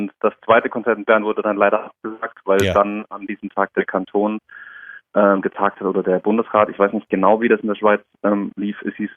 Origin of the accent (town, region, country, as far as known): Darmstadt, Hesse, Germany; born or raised there; now in Karlsruhe, Germany